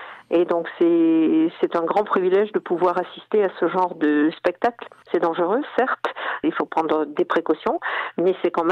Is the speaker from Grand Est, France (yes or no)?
no; Auvergne-Rhône-Alpes, France; je ne suis pas tout à fait originaire de Saint-Cirgue de Malbert, mais je suis du Cantal, effectivement. Oui. Et c'est effectivement dans le Cantal qu'est née ma passion pour les volcans, lorsque j'étais collégienne, en fait.